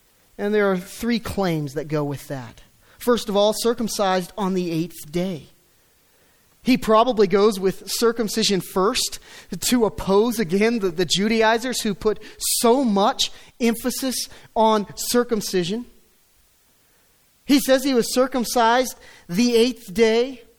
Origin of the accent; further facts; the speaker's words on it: United States; Yeah, I'm a Christian. I'm from America.